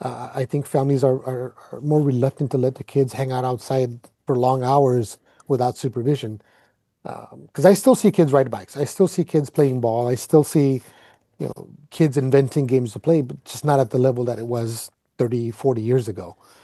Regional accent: Calexico, California, United States; growing up in Calexico

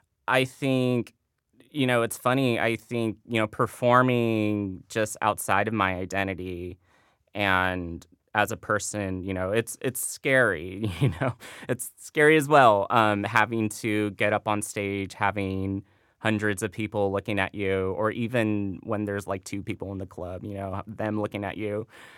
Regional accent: Chula Vista, California, United States; moved away; So growing up in Chula Vista, I think San Diego in general, I wouldn't say there was trans visibility

